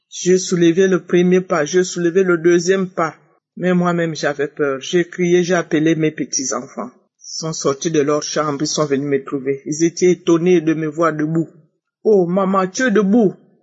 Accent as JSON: {"language": "French", "country": "Gabon", "said": "une maman gabonaise, vivant précisément à Libreville."}